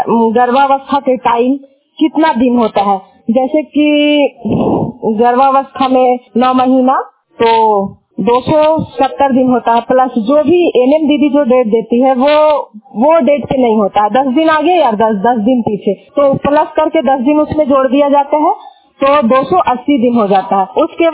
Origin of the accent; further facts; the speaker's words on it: Nawada, Bihar, India; और मेरा प्रखंड नारजीगंज हुआ और मैं नवादा डिस्ट्रिक्ट से बिलोंग करती हूँ।